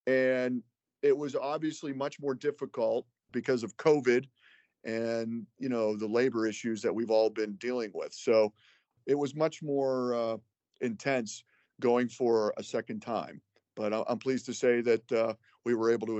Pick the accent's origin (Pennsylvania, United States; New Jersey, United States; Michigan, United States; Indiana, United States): Pennsylvania, United States; Pittsburgh; now in Erie, United States; Well, I'm born and raised in Pittsburgh